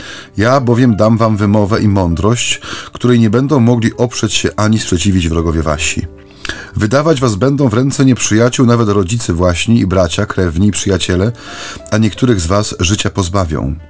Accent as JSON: {"language": "Polish", "region": "Silesian Voivodeship", "country": "Poland", "said": "Ja pochodzę, ojcze, ze Śląska sercem, duszą i ciałem."}